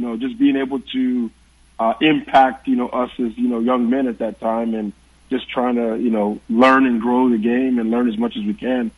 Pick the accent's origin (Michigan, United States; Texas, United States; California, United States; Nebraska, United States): Texas, United States; Houston; Obviously I'm from Houston, but just to even go back down to Texas and play, you know, down there, growing up